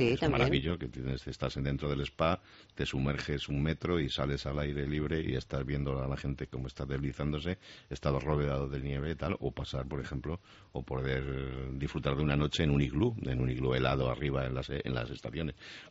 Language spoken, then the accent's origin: Spanish; Spain; como somos españoles